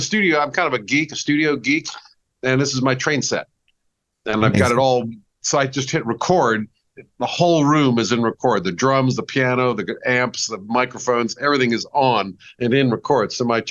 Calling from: Los Angeles, California, United States; I am logging in from Los Angeles, California, where the sun is not shining today.

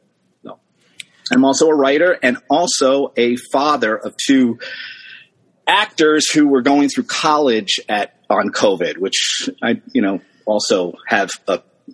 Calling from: Cleveland, Ohio, United States; I'm coming from Cleveland, Ohio.

